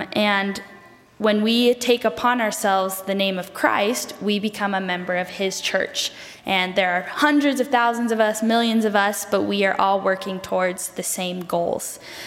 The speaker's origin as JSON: {"language": "English", "town": "Gilbert", "region": "Arizona", "country": "United States", "tie": "born or raised there", "said": "Most people just … Alex and I are both from Arizona. I grew up in Gilbert, Arizona."}